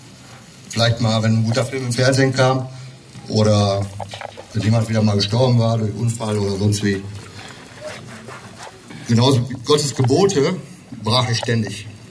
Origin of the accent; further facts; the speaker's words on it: Lichtenau, North Rhine-Westphalia, Germany; bei uns in Lichtenau. Ich komme aus dem Kreis Paderborn.